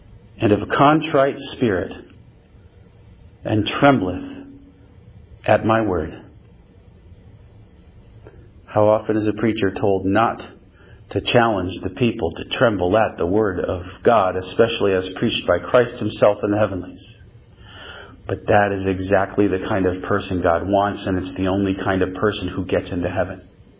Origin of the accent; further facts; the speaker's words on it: Northeast, United States; And, you know, we're from the Northeast.